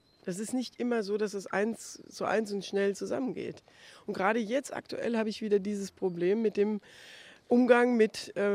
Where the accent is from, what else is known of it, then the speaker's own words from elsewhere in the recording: Eifel, Germany; Ich gebe aber zu, ich bin ja aus der Eifel.